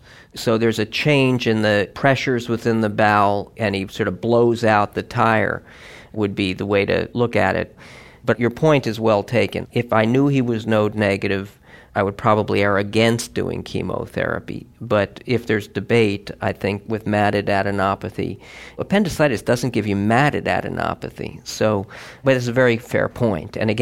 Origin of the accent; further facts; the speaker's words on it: New Jersey, United States; Yeah, I'm from New Jersey, so I know how tough those people are.